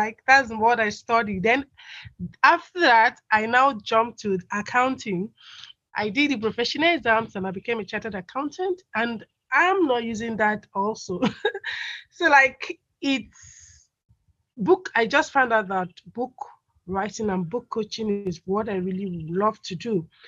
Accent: Nigeria; basically I come from Nigeria. Yes, that's West Africa.

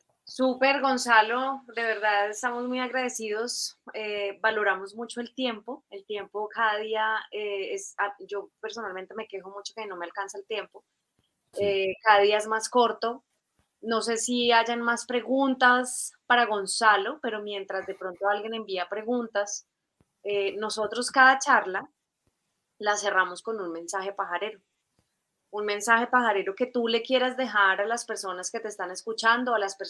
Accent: Colombia; los colombianos llamamos muchísimo la atención porque tenemos un acento neutro, dicen que hablamos súper bonito

